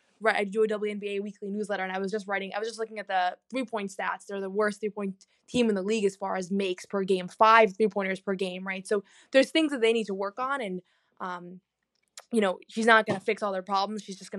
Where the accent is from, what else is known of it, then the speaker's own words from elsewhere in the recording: Boston, Massachusetts, United States; growing up in Boston